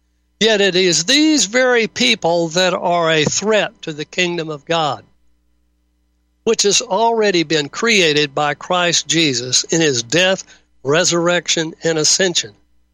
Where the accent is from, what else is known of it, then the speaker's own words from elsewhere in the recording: the South, United States; I mean, I grew up in the South.